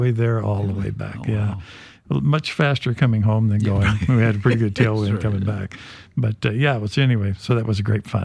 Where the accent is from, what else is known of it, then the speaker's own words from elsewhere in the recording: Miles City, Montana, United States; Fort Keogh is actually just west of my hometown of Miles City, Montana.